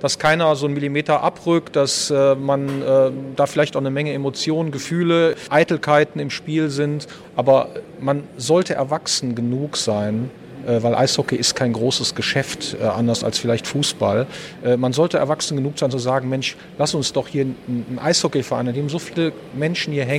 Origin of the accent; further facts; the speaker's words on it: Krefeld, North Rhine-Westphalia, Germany; born there; Ich bin gebürtiger Krefelder